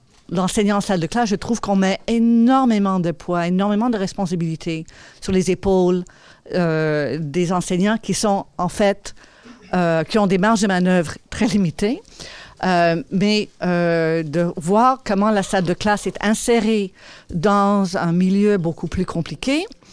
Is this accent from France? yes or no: no; Ontario, Canada; moi, je travaille beaucoup avec le système scolaire, francophone en l'occurrence, qui est divisé chez nous en Ontario